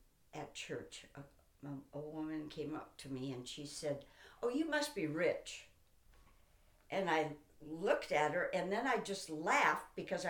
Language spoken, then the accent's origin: English; St. Paul, Minnesota, United States; also born or lived in Lake City; I was born in Lake City, Minnesota. I was raised in St. Paul, Minnesota.